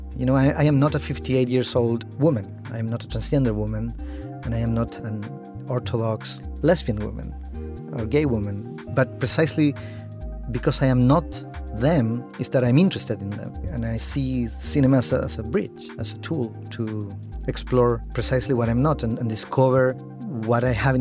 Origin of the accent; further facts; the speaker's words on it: Chile; Oh, because I grew up in Chile, and culturally, we have many things in common.